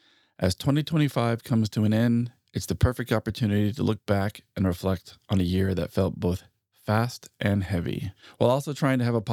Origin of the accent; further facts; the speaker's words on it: California, United States; Yeah, we're both from Southern California